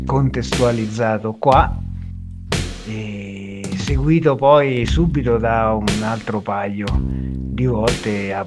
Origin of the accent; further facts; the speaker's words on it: Umbria, Italy; Per 4 anni ho continuato a sognare dalle mie parti in Umbria